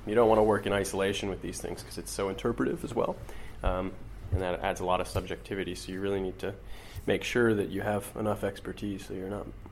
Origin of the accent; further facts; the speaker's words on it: Seattle, Washington, United States; now in Cambridge, United Kingdom; I'm an archaeology PhD student here at Cambridge. I'm from Seattle originally, where I did my undergraduate work.